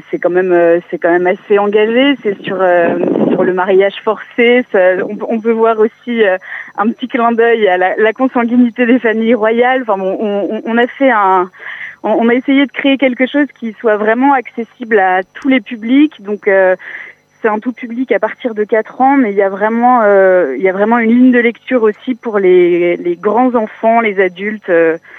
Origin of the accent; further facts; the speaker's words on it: Centre-Val de Loire, France; On est originaire de la Touraine, donc on l'a pas mal joué en local.